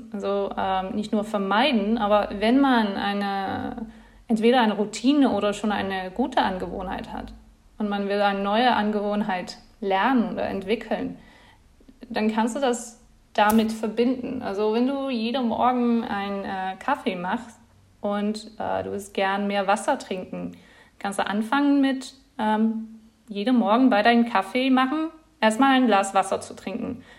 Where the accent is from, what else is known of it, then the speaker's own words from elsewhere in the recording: Netherlands; German is a second language; now in Leipzig, Germany; Zum Beispiel, wenn ich nach Leipzig gezogen bin, aus den Niederlanden, das ist ja nicht so spezifisch, aber dann ist meine ganze Umgebung hat sich geändert